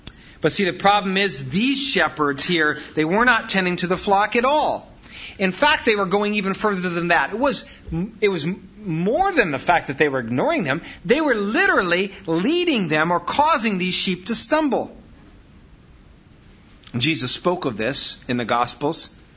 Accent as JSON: {"language": "English", "region": "Wisconsin", "country": "United States", "said": "I mean, I'm from Wisconsin. I'm Norwegian, Hey, what's that got to do with me?"}